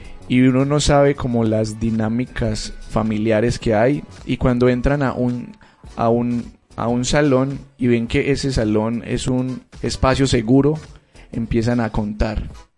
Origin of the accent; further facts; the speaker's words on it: Antioquia, Colombia; que no se pierda también lo que tenemos como paisa, ¿cierto?